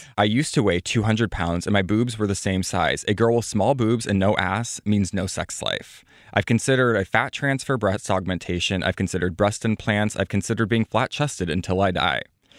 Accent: Midwest, United States; I'm from the Midwest.

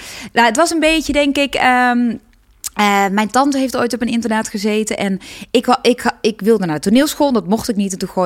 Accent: North Brabant, Netherlands; ik kom ook uit Brabant.

